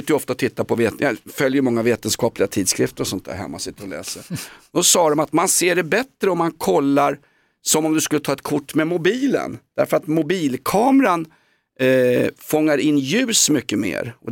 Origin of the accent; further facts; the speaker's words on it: Vällingby, Stockholm County, Sweden; när jag växte upp i en ganska härjad förort som heter Vällingby. Jag är ju från Vällingby, Hässelby, Grimsta.